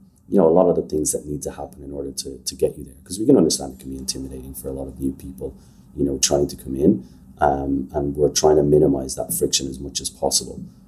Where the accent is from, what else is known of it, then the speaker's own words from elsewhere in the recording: Ireland; So I'm Irish. I grew up in Ireland. I went to art college in Ireland.